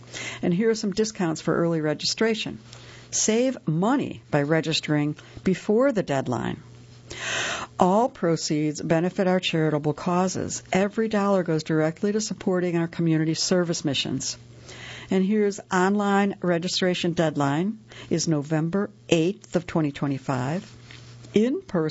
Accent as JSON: {"language": "English", "country": "Antigua & Barbuda", "said": "and I am from Antigua and Barbuda."}